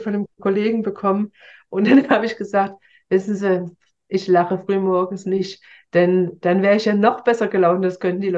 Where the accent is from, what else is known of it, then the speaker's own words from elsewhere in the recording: East Germany, Germany; born there; Wir haben ja schon festgestellt, ich bin im Osten geboren